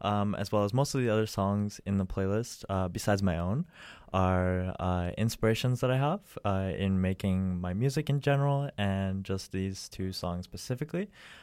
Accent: Ontario, Canada; now in Vancouver, Canada; I'm an artist from Ontario, but I'm currently in Vancouver right now.

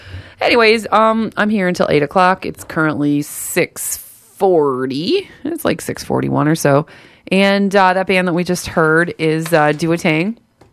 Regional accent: Windsor, Ontario, Canada; And I'm from Windsor.

